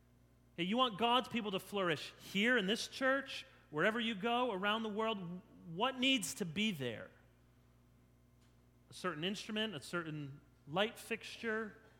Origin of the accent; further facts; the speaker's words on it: Chicago, Illinois, United States; born there; as I was born in Chicago, I've been my whole life a White Sox fan